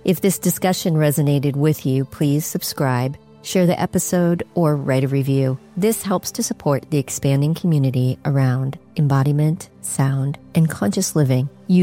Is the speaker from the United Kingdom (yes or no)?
yes; United Kingdom; born there; I am a Brit by birth. I'm half British